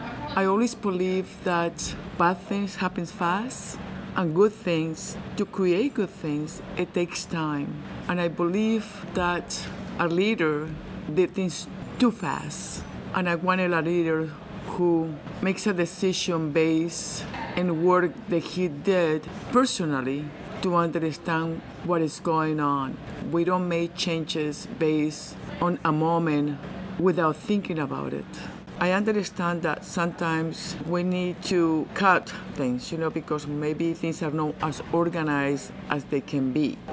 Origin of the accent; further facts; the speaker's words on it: Colombia; English is a second language; now in Alaska, United States; and I am from Colombia. I moved to Alaska in 1977.